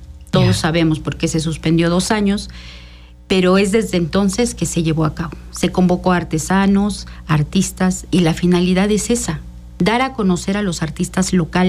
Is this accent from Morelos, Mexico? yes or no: yes; Tetecala, Morelos, Mexico; Yo soy de ahí, es mi tierra. Y cuando les comento, ¿de dónde eres? De Tetecala.